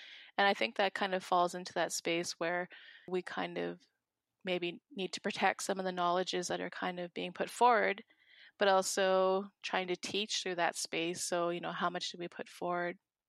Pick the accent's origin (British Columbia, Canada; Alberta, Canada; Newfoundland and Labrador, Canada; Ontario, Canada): Ontario, Canada; Thunder Bay; Well, I always knew when I was growing up in Thunder Bay that we're on the territory of Fort William First Nation.